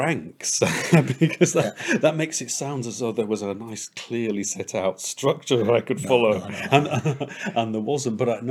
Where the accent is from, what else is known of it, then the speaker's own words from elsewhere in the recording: Huddersfield, Yorkshire and the Humber, United Kingdom; growing up here in I grew up here in Huddersfield, and was very much aware of being different in many ways.